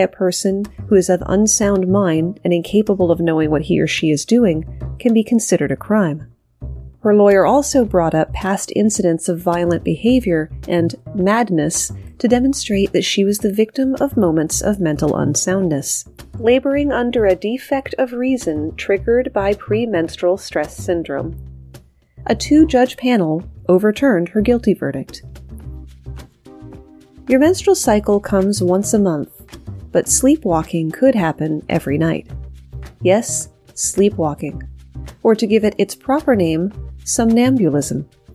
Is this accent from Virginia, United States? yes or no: yes; Virginia, United States; A woman in my home state of Virginia